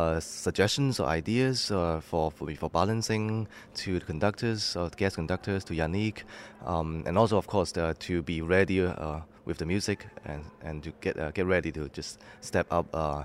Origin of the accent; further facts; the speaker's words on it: Macau; Since I was born in Macau, I lived there during my childhood, and it's a very dear place to me.